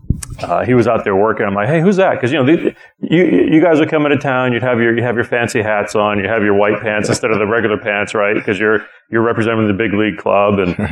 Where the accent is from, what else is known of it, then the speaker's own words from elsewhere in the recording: New Hampshire, United States; I grew up in New Hampshire, and his dad was a diehard Sox fan.